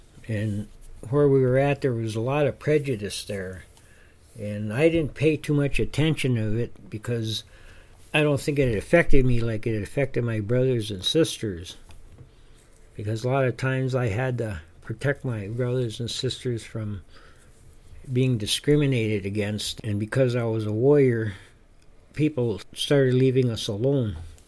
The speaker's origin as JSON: {"language": "English", "region": "Minnesota", "country": "United States", "tie": "born or raised there", "said": "So a lot of the things that were going on around me when I grew up in the Iron Range, it had an impact on me."}